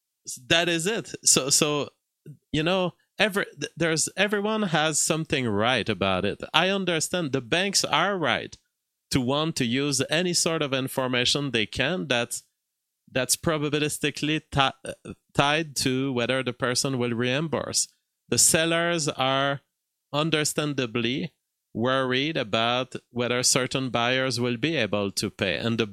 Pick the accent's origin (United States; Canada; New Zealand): Canada; You know, as a Canadian, everything is a little more relaxed in Canada.